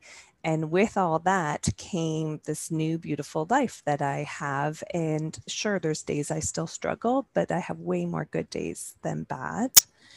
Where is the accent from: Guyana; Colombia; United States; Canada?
Canada; Ontario; Yeah, so I am from Ontario, Canada. Grown up here most of my life